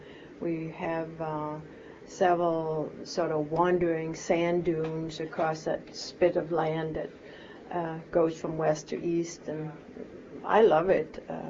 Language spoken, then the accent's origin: English; Skagen, North Denmark Region, Denmark; I grew up in Denmark's most northern town. It's called Skagen